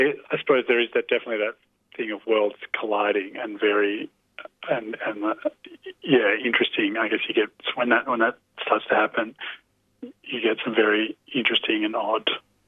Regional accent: Cooma, New South Wales, Australia; And I'm from Cooma, where we shot the film

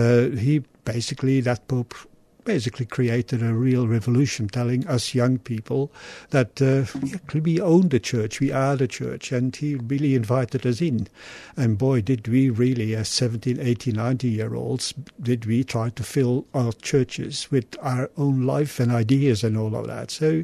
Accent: Belgium; Myself, I'm from Belgium, obviously, and Belgium at that stage, certainly wall-to-wall Catholicism and floor-to-ceiling, I would add. But very importantly, that was the time of John the 23rd when I grew up

